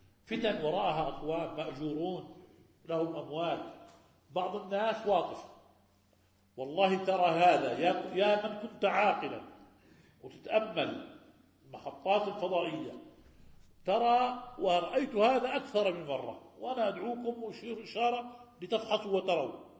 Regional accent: Egypt; now in Jordan; نحن أخوة من مصر نعيش في الأردن منذ زمن، بفضل الله علينا نجلس بين أيديكم من سنوات من خمس سنوات،

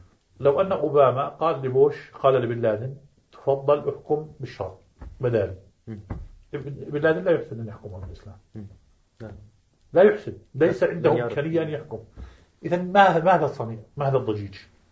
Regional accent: Jordan; في بلادنا الأردن. فكنت كان يجمعني أنا وبعضهم حي واحد، كنت أعيش اليوم في حي واحد.

